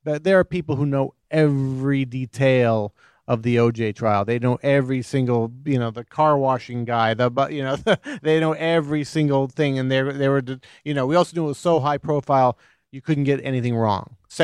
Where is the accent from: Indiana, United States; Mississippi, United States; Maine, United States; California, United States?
Indiana, United States; He was a professor from Indiana. I'm from Indiana, and I did not know this person whatsoever.